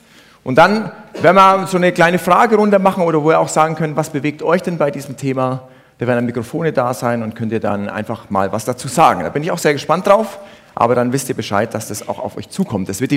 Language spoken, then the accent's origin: German; Uffenheim, Bavaria, Germany; Wer kennt Uffenheim? Wow, es sind doch 5 Leute. Das ist toll. Liegt also in Mittelfranken.